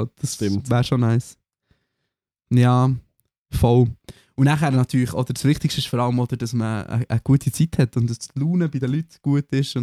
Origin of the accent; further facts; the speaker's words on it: Bern, Switzerland; Ich als Berner, bin ich da enttäuscht.